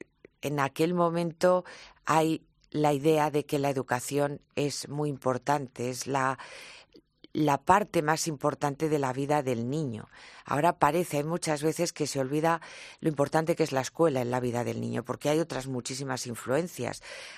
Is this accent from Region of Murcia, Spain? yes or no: no; Madrid, Community of Madrid, Spain; una identidad como madrileños.